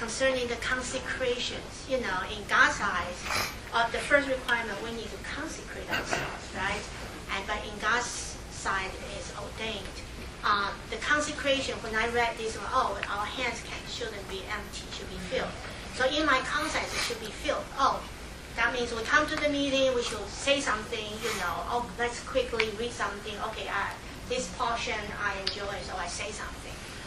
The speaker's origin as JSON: {"language": "English", "town": "Philadelphia", "region": "Pennsylvania", "country": "United States", "said": "I'm the mother of Esther. So I'm just visiting from Philadelphia."}